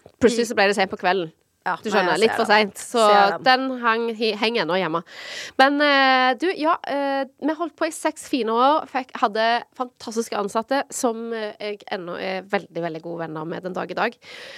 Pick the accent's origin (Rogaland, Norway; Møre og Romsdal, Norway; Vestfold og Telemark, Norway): Rogaland, Norway; Stavanger; now in Oslo, Norway; de har jeg gått veldig mye visninger for når jeg var yngre hjemme i Stavanger